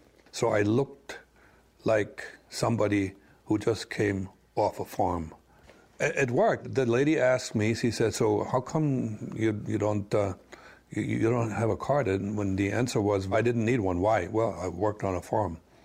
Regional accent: Orange, New Jersey, United States; born there; I'm originally from New Jersey. I was born in Orange. That's it. American.

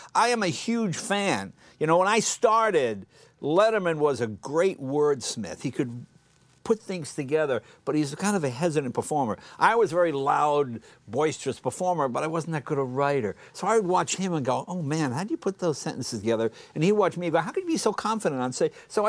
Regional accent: New England, United States; I grew up in New England

